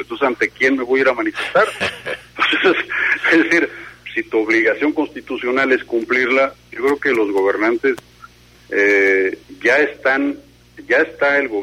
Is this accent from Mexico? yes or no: yes; Mexico; Todos somos mexicanos y al final de cuentas todos buscamos de nuestra trinchera el bien para nuestro país.